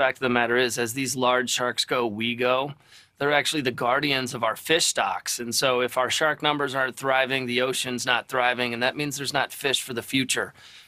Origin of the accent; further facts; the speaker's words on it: Louisville, Kentucky, United States; I happen to be visiting my parents. I grew up here in Louisville, so I'm in town for the weekend.